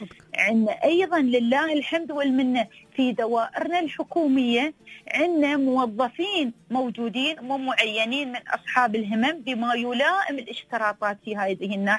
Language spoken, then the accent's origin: Arabic; Dubai, United Arab Emirates